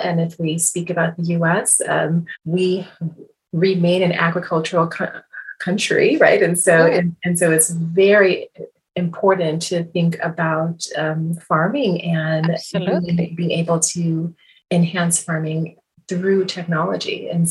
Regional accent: Midwest, United States; I am actually from the Midwest.

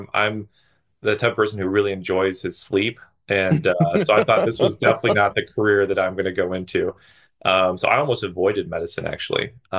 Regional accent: Minnesota, United States; get accepted to my home state, University of Minnesota.

